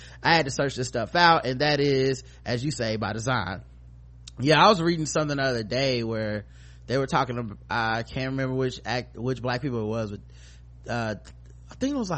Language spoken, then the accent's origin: English; the South, United States; You know, I'm from the South. I need my racism.